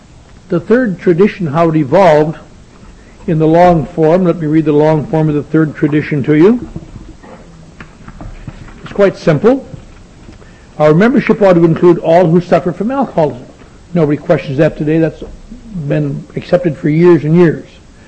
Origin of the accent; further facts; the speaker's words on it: Eau Claire, Wisconsin, United States; I pretend to be sophisticated, but I'm from Eau Claire, Wisconsin, and here's all them movie stars.